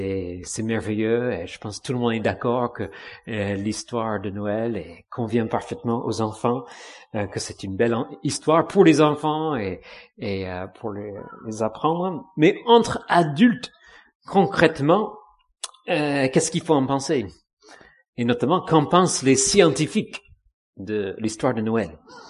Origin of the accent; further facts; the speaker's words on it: France; puisqu'on a grandi ici en France, ou en Occident, et nous sommes un peu tombés dans la marmite